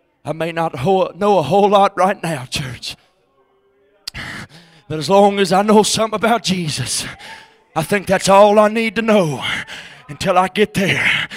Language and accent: English; Florida, United States; We used to sing a song back home in Florida. I was raised up in the Church of God.